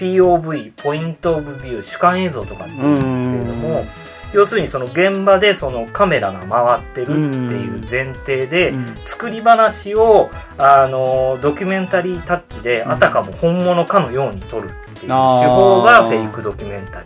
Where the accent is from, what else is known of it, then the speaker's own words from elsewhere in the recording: Kawagoe, Saitama, Japan; で、私も川越出身なんですけれども、